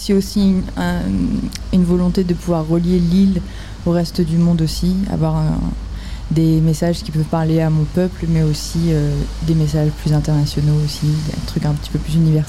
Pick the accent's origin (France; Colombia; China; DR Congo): France; Réunion; first language Réunion Creole; French is a second language; l'anglais a très vite été... une deuxième langue, enfin une troisième langue, on va dire. Et le créole, ben plutôt ma langue naturelle aussi, dans laquelle j'ai grandi, ici à La Réunion.